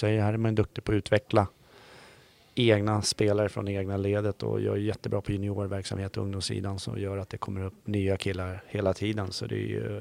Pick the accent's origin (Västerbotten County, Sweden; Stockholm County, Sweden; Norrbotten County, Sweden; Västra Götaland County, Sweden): Stockholm County, Sweden; Haninge; Och jag är ju född och uppvuxen i Haninge, en arbetarkommun.